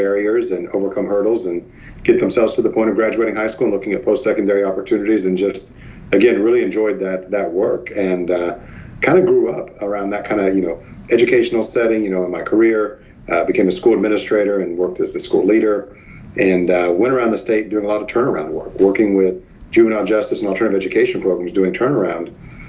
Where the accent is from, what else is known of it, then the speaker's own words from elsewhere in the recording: Florida, United States; Yeah, so for me, you know, I grew up primarily in Florida. I grew up in Pasco County.